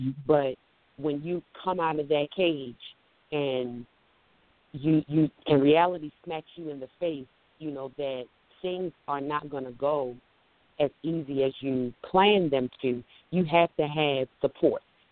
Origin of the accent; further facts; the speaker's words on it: Baltimore, Maryland, United States; now in Charlotte, United States; I am from Baltimore. I now reside in Charlotte, North Carolina.